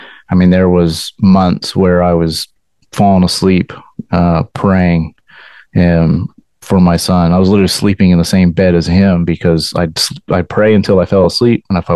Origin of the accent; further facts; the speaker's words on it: California, United States; I'm from Southern California, conservative. Our votes don't count.